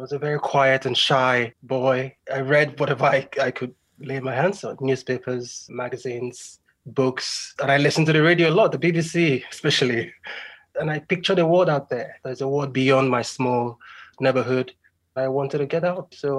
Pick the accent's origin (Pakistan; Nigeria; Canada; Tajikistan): Nigeria; Rivers; born there; also born or lived in United States / United Kingdom; I was born in Nigeria, in the Niger Delta region of Nigeria, just outside the city of Port Harcourt